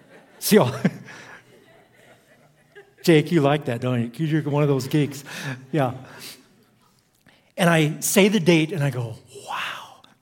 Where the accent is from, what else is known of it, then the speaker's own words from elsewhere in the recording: Iowa, United States; moved away as an adult; now in Los Angeles, United States; So I moved from Iowa all the way to Los Angeles.